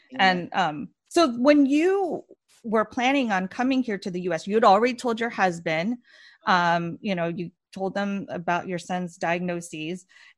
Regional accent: Philippines; I mean, I'm Filipino, so I understand what Millie's talking about.

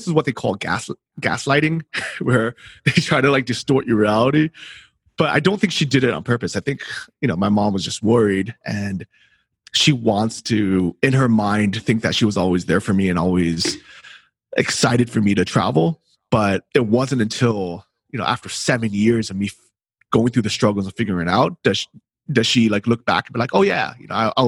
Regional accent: San Francisco, California, United States; I grew up in San Francisco, and even though half of my school was Asian, they're all from Hong Kong. So they all spoke Cantonese. And even though I was technically Chinese, I didn't speak the same language as them.

